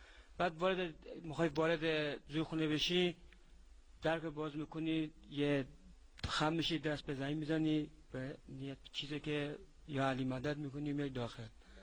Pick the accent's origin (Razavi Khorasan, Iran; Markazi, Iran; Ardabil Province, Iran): Razavi Khorasan, Iran; Mashhad; now in Mahdishahr, Iran; بچه مشهد هستم.